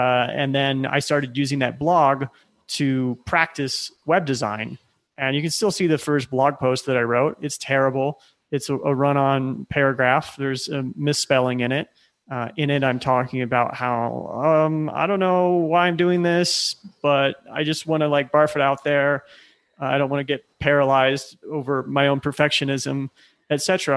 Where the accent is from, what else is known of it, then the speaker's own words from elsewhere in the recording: Nebraska, United States; also born or lived in Silicon Valley; because growing up in Nebraska at the time, if you had weird ideas or had personal interests, people were very mystified by that.